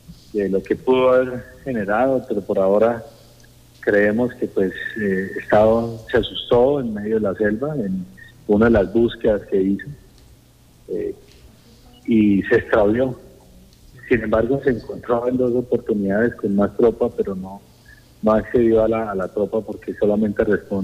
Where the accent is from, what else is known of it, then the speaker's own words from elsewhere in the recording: Colombia; nosotros también allá como la región del Guaviare, para mostrar lo mejor de nosotros, para mostrar que somos colombianos ejemplares